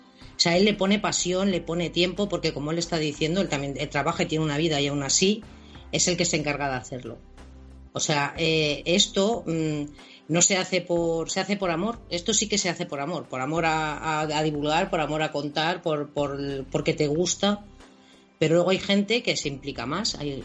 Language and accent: Spanish; Madrid, Community of Madrid, Spain; yo soy de Madrid, del centro de Madrid. O sea, soy de Tirso de Molina, más del centro imposible.